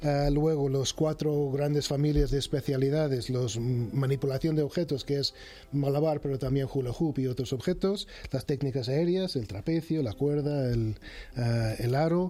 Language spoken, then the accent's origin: Spanish; New York, United States; de Nueva York.